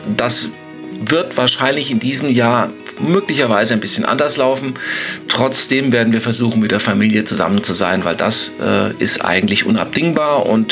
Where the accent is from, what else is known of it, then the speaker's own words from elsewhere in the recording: Butzbach, Hesse, Germany; für die Stadt Butzbach, für meinen Heimatort weiter aktiv zu sein.